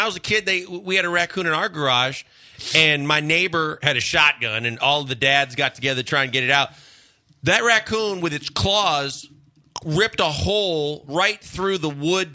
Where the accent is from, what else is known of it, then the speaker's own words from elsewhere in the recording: Lake Michigan, United States; I grew up on Lake Michigan, and a lot of my friends even here still love to go fishing